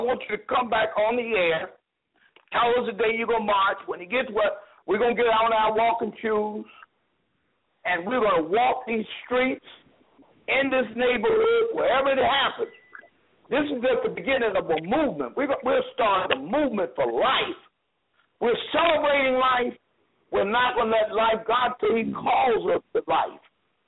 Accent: Lynchburg, Virginia, United States; I'm from Lynchburg, Virginia

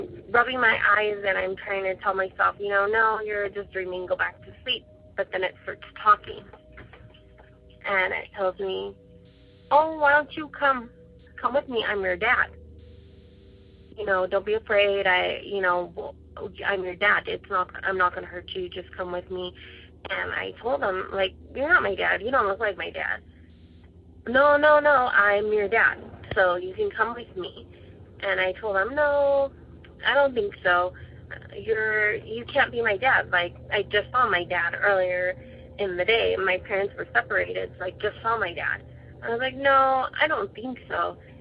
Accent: California, United States; I'm from California.

